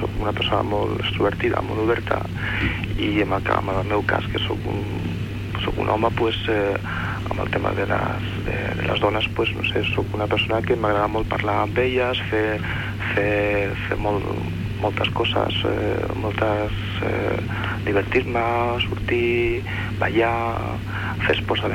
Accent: Pineda, Catalonia, Spain; now in Barcelona, Spain; Soc de Pineda, però ara estic a Barcelona.

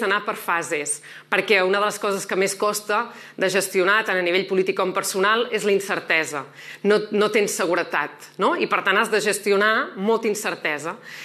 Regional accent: Catalonia, Spain; som catalans i catalans i volem viure com a tal, plenament com a tal.

